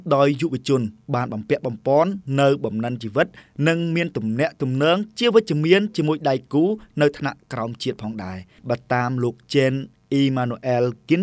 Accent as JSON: {"language": "Khmer", "region": "Kampong Speu", "country": "Cambodia", "said": "ខ្ញុំមកពីខេត្តកំពង់ស្ពឺ"}